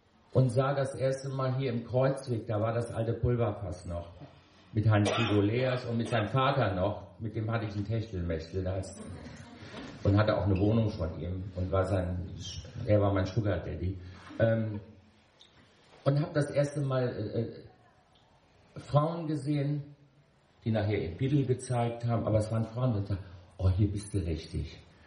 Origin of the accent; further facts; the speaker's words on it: Rhineland-Palatinate, Germany; ich komme aus dem Westerwald